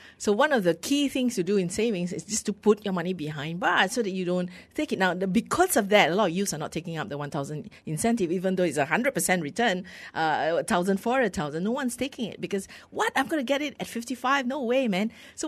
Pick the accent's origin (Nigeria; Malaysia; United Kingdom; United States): Malaysia; Penang; I'm from Penang, and Penangites are actually big savers.